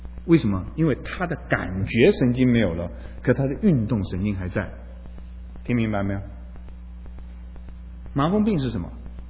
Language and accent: Chinese; China; 我们中国人虽然受了这么多年的教育